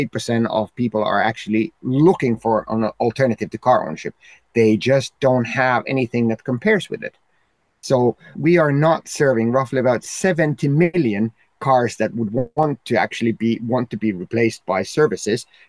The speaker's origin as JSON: {"language": "English", "town": "Helsinki", "region": "Uusimaa", "country": "Finland", "tie": "born or raised there", "said": "Even in my hometown, Helsinki"}